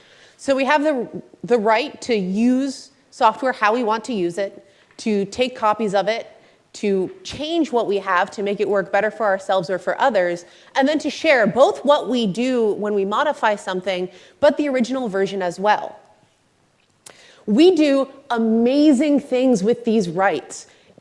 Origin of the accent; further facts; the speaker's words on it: United States; I'm from the United States.